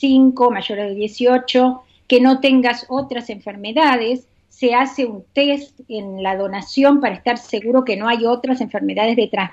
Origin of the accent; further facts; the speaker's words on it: Argentina; now in Houston, United States; Yo soy científica argentina, para anticipárselos un poquito, porque hay gente que no me conoce, pero yo trabajé 25 años en Argentina para CONICET y en el Instituto Leluar.